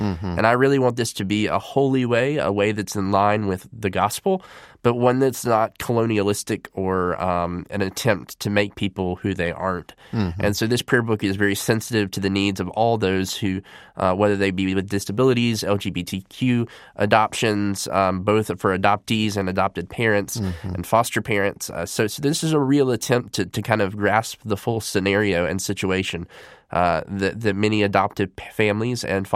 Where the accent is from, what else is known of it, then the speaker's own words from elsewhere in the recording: Statesville, North Carolina, United States; especially for my hometown community where I live of Statesville